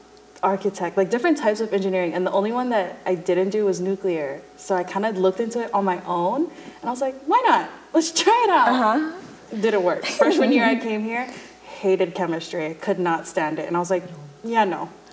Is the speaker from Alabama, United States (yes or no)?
no; Waipahu, Hawaii, United States; I'm from Waipahu, Oahu.